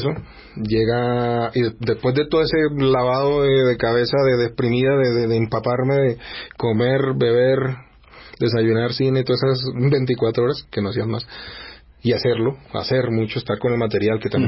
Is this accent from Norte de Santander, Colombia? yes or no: no; Cartagena, Bolívar, Colombia; Sí, soy de Cartagena.